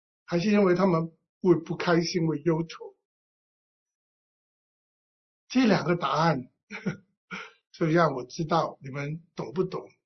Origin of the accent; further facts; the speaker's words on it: Hong Kong; Chinese is a second language; 我们香港人国语讲的不好。